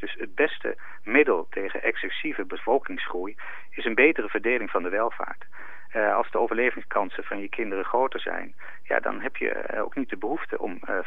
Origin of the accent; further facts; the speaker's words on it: Netherlands; born there; omdat ik het geluk heb dat ik ben geboren in Nederland.